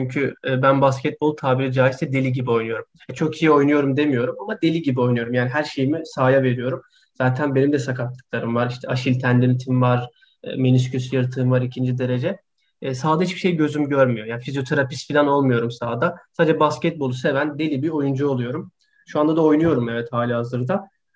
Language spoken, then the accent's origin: Turkish; Gaziantep, Turkey; Hatta birkaç takımın altyapısında bile oynadım. Yani memleketim olan Gaziantep'te.